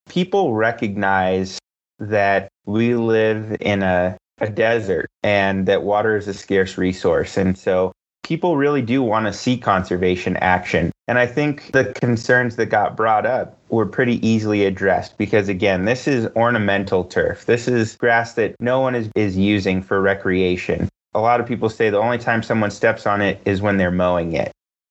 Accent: Las Vegas, Nevada, United States; You know, I was born and raised here in Las Vegas, so I deeply care about the community.

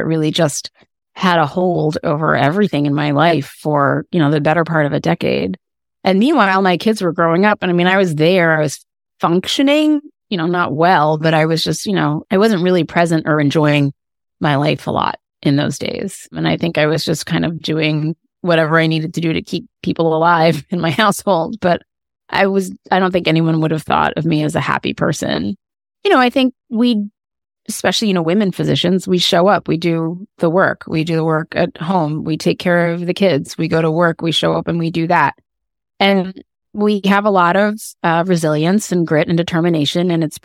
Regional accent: Rhode Island, United States; And I'm from Rhode Island, and it was just very, very slow process.

